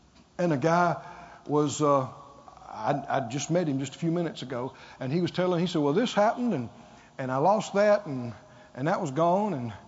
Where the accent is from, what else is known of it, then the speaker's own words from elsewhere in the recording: the South, United States; You can tell I'm from the South when I call a few names.